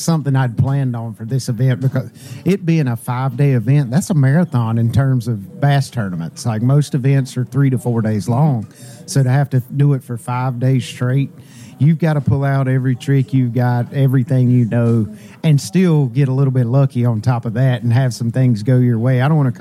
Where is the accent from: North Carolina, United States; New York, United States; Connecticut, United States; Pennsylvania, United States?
North Carolina, United States; Shelby; I'm from Shelby, not that far away, and Lake Norman's my home lake.